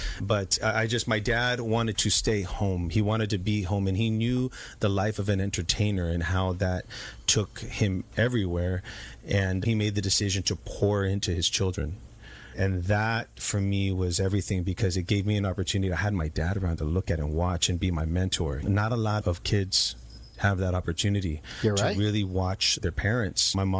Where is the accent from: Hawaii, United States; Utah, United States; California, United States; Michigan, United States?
California, United States; Watsonville; I was born and raised in Watsonville, California, the Central Coast, and I went to Watsonville High, and I grew up singing with my dad in his mariachi band.